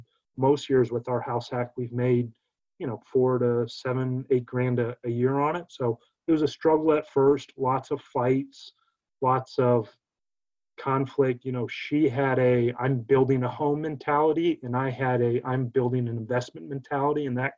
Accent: North Carolina, United States; I was from North Carolina, but traveling all around the world.

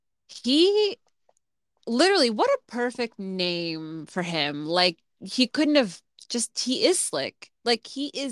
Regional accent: Midwest, United States; And I was from the Midwest. I'm from the Midwest, and my dad's a union member.

